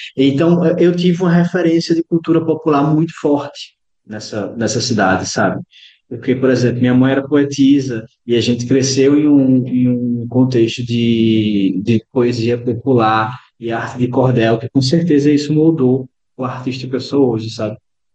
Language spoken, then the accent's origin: Portuguese; São José do Egito, Pernambuco, Brazil; eu sou do interior de Pernambuco, uma cidade que se chama São José do Egito. Ela é no alto do sertão do Pajeú, e é uma cidade muito pequena, né? Uma cidade que tem 30, 35 mil habitantes, assim.